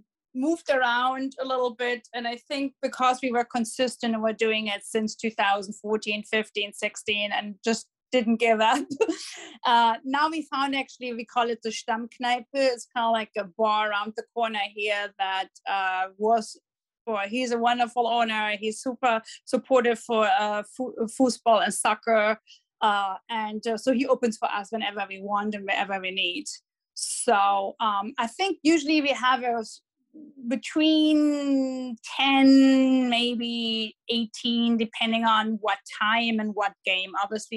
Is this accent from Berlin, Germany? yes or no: no; Dortmund, North Rhine-Westphalia, Germany; I'm from Dortmund, and told him my whole story that I'm born and raised in Dortmund, been to the stadium since I'm 12 years old, and grew up with some of the players, actually, and grew up in the neighborhood where Michel Sork grew up